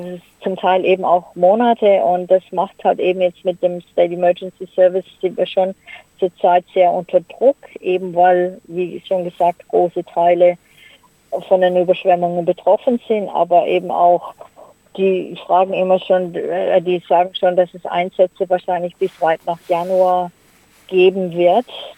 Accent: Häusern, Baden-Württemberg, Germany; now in Australia; Ich komme aus dem Schwarzwald und zwar einem kleinen Dorf, das heißt Häusern. Das hat wohl auch nur 1.000, vielleicht 1.500 Einwohner, vielleicht sind es jetzt schon mehr. Aber ja, halt ein kleines Dorf mitten im Hochschwarzwald.

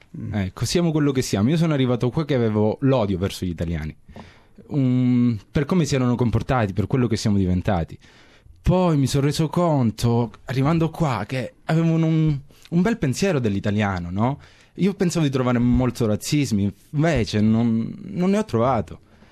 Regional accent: Calabria, Italy; moved away as an adult; also born or lived in Bologna; now in Australia; io sono nato in Calabria, adesso ho 30 anni, comunque ho lasciato la Calabria quando avevo 18 anni, sono andato a Bologna.

